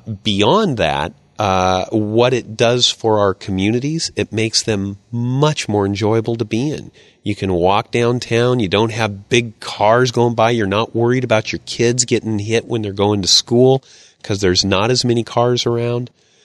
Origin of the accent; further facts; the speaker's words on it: Iowa, United States; born there; I was a kid that grew up, I was born in Iowa.